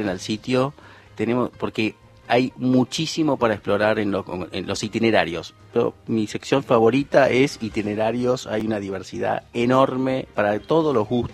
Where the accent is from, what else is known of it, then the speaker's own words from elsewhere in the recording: Buenos Aires, Argentina; como porteño